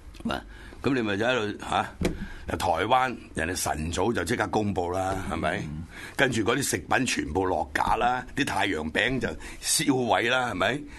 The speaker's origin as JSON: {"language": "Cantonese", "country": "Hong Kong", "said": "然後我哋香港人咧撲你個街"}